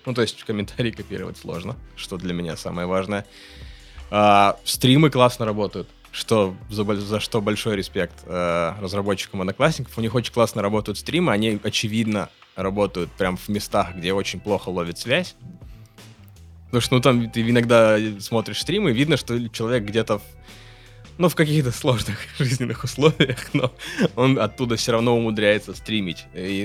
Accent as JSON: {"language": "Russian", "region": "Kursk Oblast", "country": "Russia", "tie": "born or raised there", "said": "я родом из Курской области, и я не могу ненавидеть этих людей, потому что я там первые 25 лет жизни прожил среди них"}